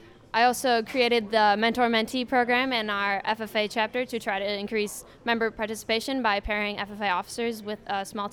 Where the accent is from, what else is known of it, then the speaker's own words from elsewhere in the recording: Spencer, Wisconsin, United States; I'm from Spencer, Wisconsin. I graduated from Spencer High School in 2017